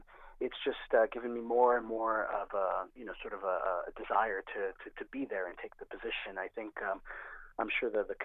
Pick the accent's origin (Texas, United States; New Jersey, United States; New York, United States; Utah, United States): New York, United States; born there; I mean, I have a Hispanic background. I'm American. You know, I was born in New York. But I do speak Spanish fluently